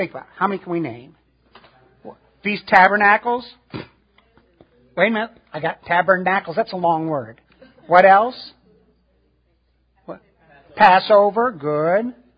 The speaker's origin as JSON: {"language": "English", "region": "Illinois", "country": "United States", "tie": "born or raised there", "said": "Of course, I was born and raised up in Illinois, so we just called that winning."}